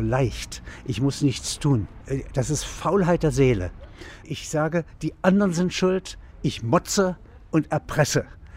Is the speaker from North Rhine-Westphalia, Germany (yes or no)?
no; Halberstadt, Saxony-Anhalt, Germany; aber hier in meinem Heimatland, ja, finde ich das so schön wie die Ehrenbürgerschaft von Halberstadt.